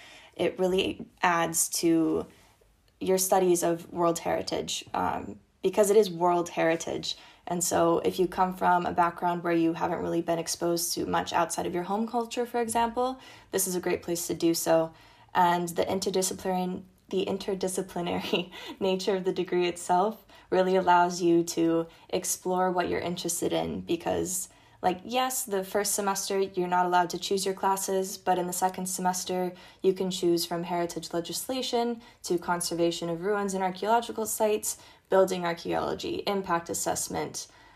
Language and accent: English; United States; and I'm from the United States.